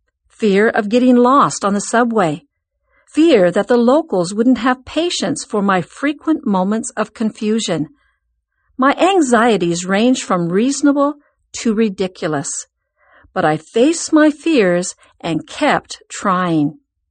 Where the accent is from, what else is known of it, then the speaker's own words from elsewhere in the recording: Texas, United States; moved away as an adult; It was my first time to live outside of my home state of Texas. With my move north came culture shock. I grew up in a big city in Texas, but it was no comparison to the tightly packed boroughs of New York